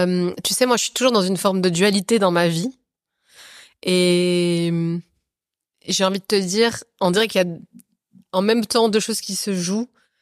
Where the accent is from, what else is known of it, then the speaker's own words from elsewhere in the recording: Dugny, Île-de-France, France; Donc moi, j'ai grandi à Duny, D-U-G-N-Y, à côté du Bourget.